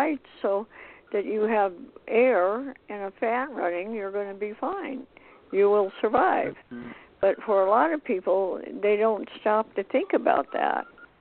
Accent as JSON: {"language": "English", "region": "Montana", "country": "United States", "tie": "born or raised there", "moved": "as an adult", "said": "I was raised in Montana and the winters were cold and I could not wait to get out of there. And I came out to California when I was 18."}